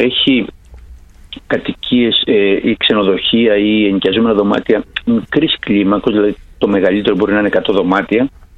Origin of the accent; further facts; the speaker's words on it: Greece; Εμείς σαν Έλληνες όμως είμαστε σταθεροί στον Αύγουστο.